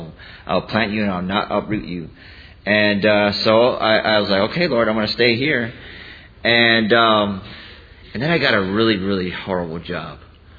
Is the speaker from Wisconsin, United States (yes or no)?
yes; Wisconsin, United States; And, you know, I'm from Wisconsin, so this down here, this is not cold weather.